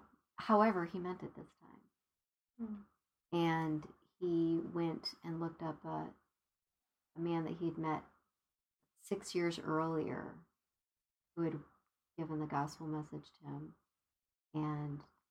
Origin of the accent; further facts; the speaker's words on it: Arizona, United States; Well, I was from Arizona.